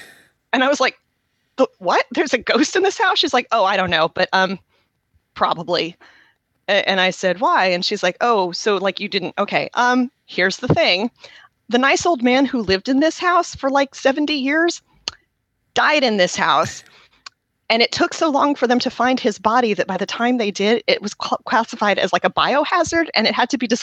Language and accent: English; Tennessee, United States; We're like, we're from Tennessee. We've got those there.